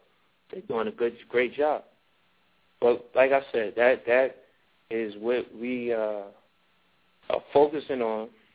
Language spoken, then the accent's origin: English; India; You see many different type of village restaurants or places where you could get gas, though I'm Indian.